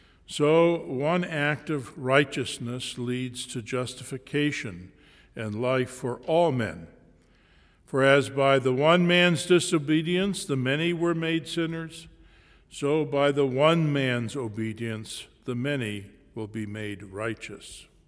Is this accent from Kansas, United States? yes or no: no; Illinois, United States; And because we're from Illinois, that's a good candidate for us, Lincoln.